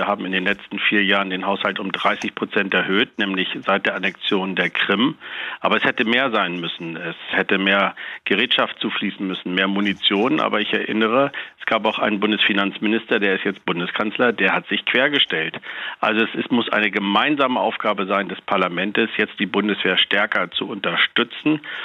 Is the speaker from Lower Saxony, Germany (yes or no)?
yes; Lower Saxony, Germany; das weiß ich als Niedersachse